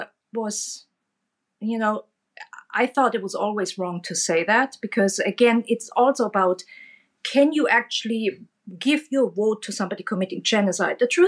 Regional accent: Germany; I mean, I grew up in Germany where Holocaust education is very big.

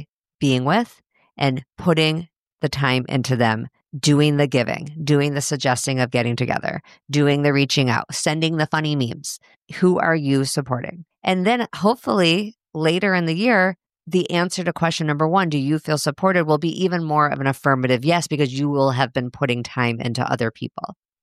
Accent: Highland Park, Illinois, United States; I will be live in my hometown of Highland Park with Rebecca Jacobs.

